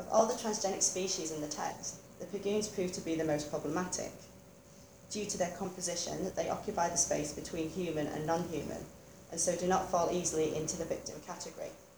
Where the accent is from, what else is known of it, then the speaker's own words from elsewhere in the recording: United Kingdom; I'm hoping to move away from this idea that as a British writer, my work depicts social commentary in the form of a rabbit.